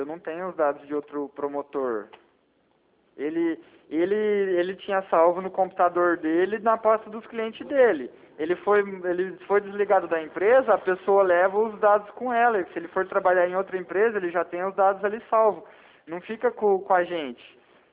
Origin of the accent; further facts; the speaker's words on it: Arapongas, Paraná, Brazil; é que no caso eu sou aqui de Arapongas